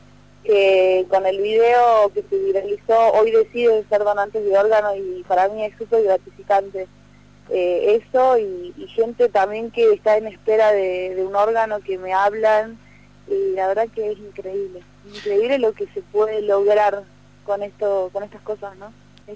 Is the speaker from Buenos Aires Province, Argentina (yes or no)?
no; La Rioja, Argentina; Yo no vivo acá en Salta Capital, soy de La Rioja, o sea, vivo en La Rioja y estudio.